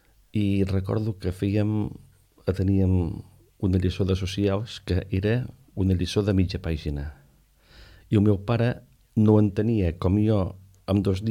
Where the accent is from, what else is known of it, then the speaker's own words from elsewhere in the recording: Vilaplana, Catalonia, Spain; Soc de Vilaplana